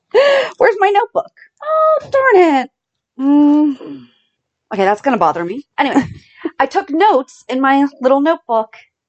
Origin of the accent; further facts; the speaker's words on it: Ireland; We're both Irish, so we're like very excited about this.